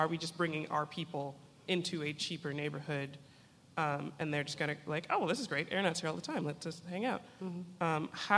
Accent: Boston, Massachusetts, United States; Hi, I'm from Boston, which, if anyone didn't know, is a very white city.

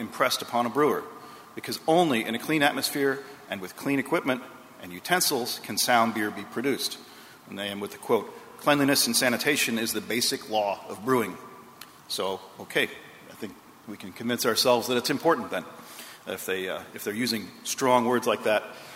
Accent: Akron, Ohio, United States; my dad worked for Firestone, and I'm from Akron, Ohio.

